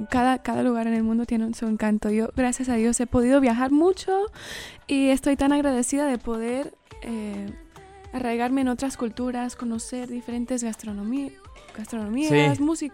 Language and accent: Spanish; California, United States; yo crecí en California, entonces por eso me notan tal vez un acento muy raro, inusual. Pero crecí con dos padres... bueno, mi papá es mexicano, mi mamá es cubana.